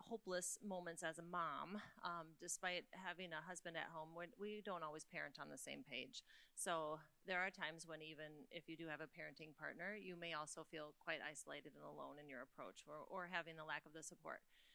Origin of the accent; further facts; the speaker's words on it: Rochester, United States; We're from Rochester, and after spending about 25 years in public education